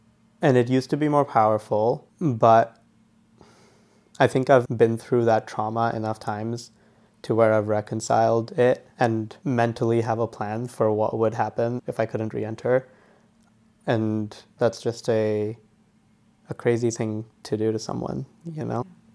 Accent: India; now in United States; One of the things I have to do as an Indian immigrant on a work visa is I have to leave the country every 3 years to get my visa stamped again in my passport.

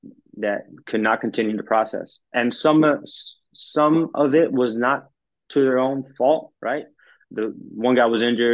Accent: Miami, Florida, United States; You know, I'm from Miami.

